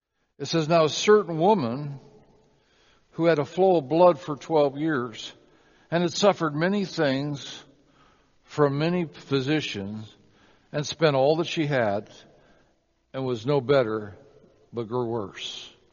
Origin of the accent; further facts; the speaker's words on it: Ireland; that's just because I'm Irish.